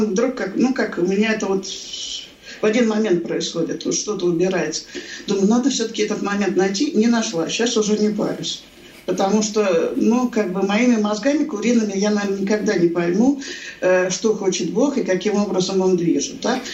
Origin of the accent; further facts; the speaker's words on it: Saint Petersburg, Russia; я из Петербурга